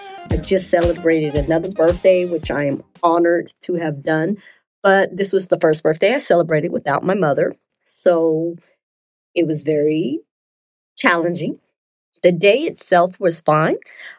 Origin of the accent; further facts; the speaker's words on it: Denver, Colorado, United States; I was able to have a conversation with one of my friends that I grew up with in Denver so many years ago.